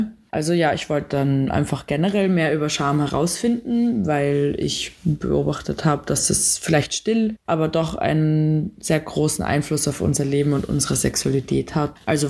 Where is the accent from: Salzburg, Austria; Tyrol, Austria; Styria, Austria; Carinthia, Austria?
Styria, Austria; Graz; also born or lived in Rome, Italy; Ich komme ursprünglich aus Graz und habe da auch meinen Bachelor in Psychologie gemacht. Die letzten beiden Jahre habe ich in Rom in Italien meinen Master in Psychologie mit einer Spezialisierung auf Sexologie gemacht.